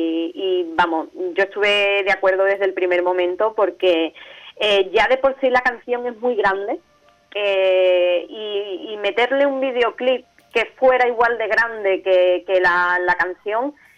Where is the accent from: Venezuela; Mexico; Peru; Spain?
Spain; Conil, Andalusia; Conil ya de por sí que es un pueblo, no porque sea mi pueblo, pero la gente es súper cariñosa